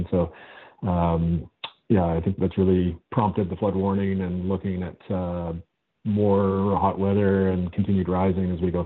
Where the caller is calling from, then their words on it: Victoria, British Columbia, Canada; I'm head of the River Forecast Center, and I'm calling from Victoria on the Mekongan territory, the Songhees and Esquimalt First Nation.